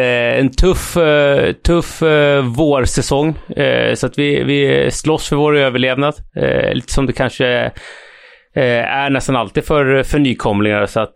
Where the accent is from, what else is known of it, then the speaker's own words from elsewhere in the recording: Norrtälje, Stockholm County, Sweden; Nej, men jag är uppvuxen i Norrtälje. Det är en stad som ligger ungefär 7 mil norr om Stockholm.